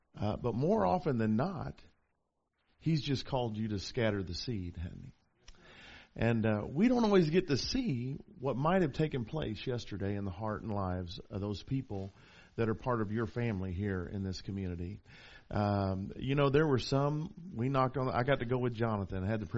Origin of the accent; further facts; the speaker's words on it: Dallas, Texas, United States; I'm a Texas boy. I was born in Baylor Hospital over in Dallas at 4:54 in the morning, way back in the early 60s.